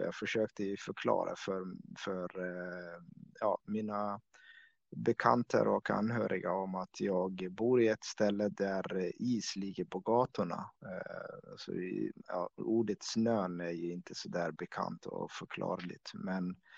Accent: Somalia; now in Borlänge, Sweden; jag är uppvuxen, född i Somalia och jag levde på landsbygden, vallade med djur och, på steppen helt enkelt. Och när de här områdena blev obebodliga på grund av klimatförändringen så flyttade jag och familjen därifrån till en storstad.

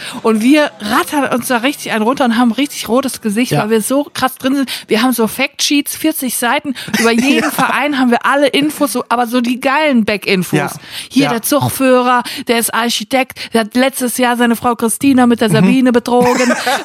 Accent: Siegen, North Rhine-Westphalia, Germany; Als nee, Siegner. Man sagt immer zwischen Köln und Frankfurt.

